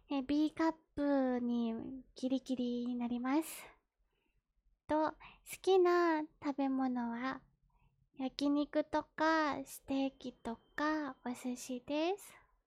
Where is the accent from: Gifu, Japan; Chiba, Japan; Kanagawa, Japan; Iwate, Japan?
Kanagawa, Japan; 出身地は神奈川です。年齢は24歳